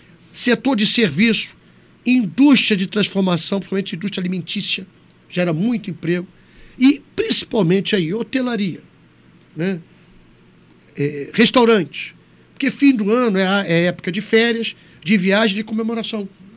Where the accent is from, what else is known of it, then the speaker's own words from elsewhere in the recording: Pernambuco, Brazil; minha infância toda passando em Pernambuco, minha mãe é de Alagoas, mas vivia aí em Pernambuco.